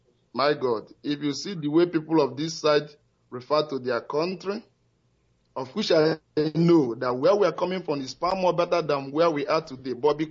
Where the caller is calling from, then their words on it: Maputo, Maputo City, Mozambique; Yeah, I'm calling from Maputo.